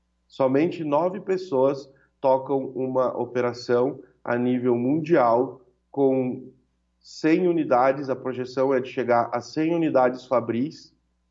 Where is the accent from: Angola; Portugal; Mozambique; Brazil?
Brazil; Nova Bassano, Rio Grande do Sul; also born or lived in Lagoa Vermelha; Eu nasci em Lagoa Vermelha e acabei vindo para Nova Bassano muito pequenininho.